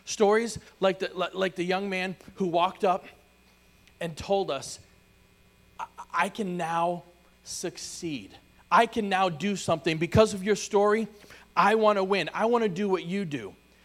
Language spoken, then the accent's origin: English; East Coast, United States; I grew up on the East Coast, so I've stood in the ocean when the tide has ripped me out farther than I wanted to be.